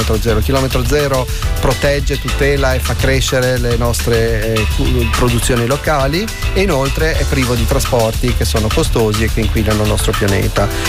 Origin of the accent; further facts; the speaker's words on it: Genoa, Liguria, Italy; a Genova, io sono genovese, siamo orgogliosissimi